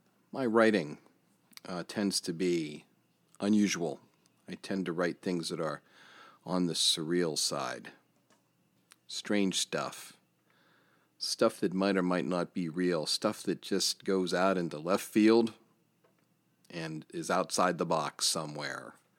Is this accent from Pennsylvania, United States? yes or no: yes; Johnstown, Pennsylvania, United States; we're not under a stay-at-home yet here in my hometown of Johnstown, PA